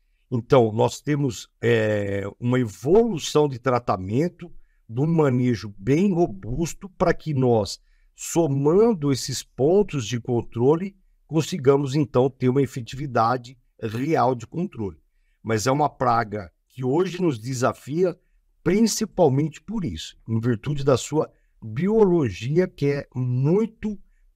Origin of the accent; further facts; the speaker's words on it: Monte Alto, São Paulo, Brazil; born there; nasci na Grande Monte Alto, uma cidade que eu tenho a honra de sempre evidenciar. Tive a oportunidade de estudar em Araras, na UFSCar, um centro bem referência em cana-de-açúcar.